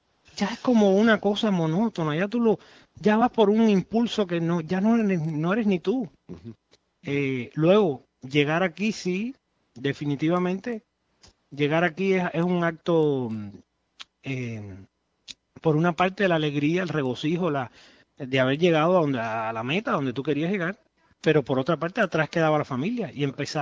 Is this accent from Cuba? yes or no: yes; Cuba; now in Key West, United States; Yo salí de Cuba en el 98, el 14 de febrero del 98 salí de Cuba, por última vez, ya después de tres intentos, y el día 18 de ese mismo mes, o sea, 4 días después, llegué aquí a Cayo Hueso.